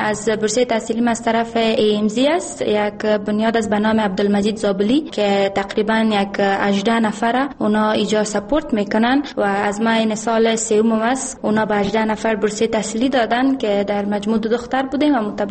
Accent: Badakhshan, Afghanistan; ما از بدخشان آمدیم.

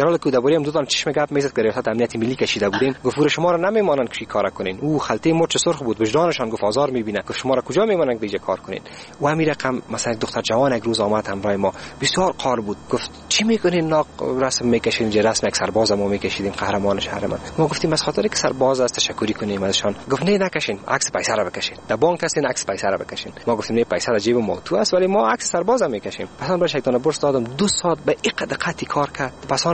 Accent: Afghanistan; اگه میگیم از افغانستان هستیم

